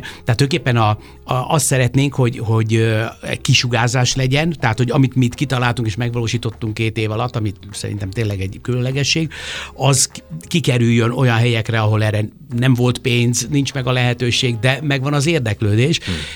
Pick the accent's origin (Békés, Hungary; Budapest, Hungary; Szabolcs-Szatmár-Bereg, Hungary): Budapest, Hungary; ilyen ős budapesti gyerek vagyok